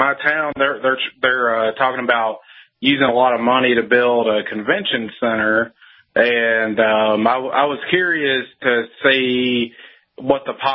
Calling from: Tennessee, United States; Tennessee.

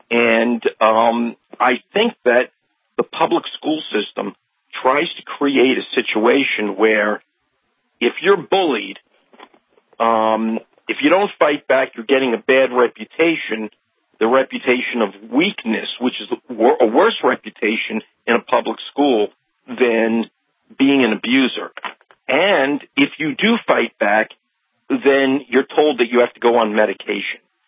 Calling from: Oyster Bay, New York, United States; Yes. I'm calling you from Long Island, Oyster Bay, Long Island, the home of Theodore Roosevelt.

